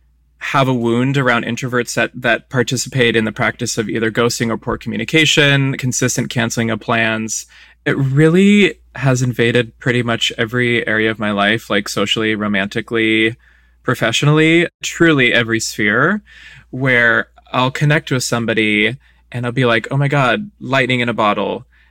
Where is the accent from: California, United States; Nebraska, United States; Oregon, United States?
California, United States; Burbank; So I grew up in Burbank here in LA. My mom grew up in Burbank. My grandparents are from Burbank.